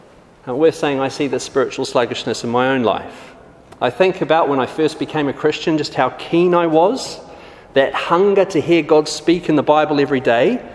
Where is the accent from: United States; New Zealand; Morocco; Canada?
New Zealand; now in London, United Kingdom; I am from Christchurch, Sydenham, but I'm also from New Zealand. And Christchurch, Sydenham is based in southeast London, but I'm also from New Zealand.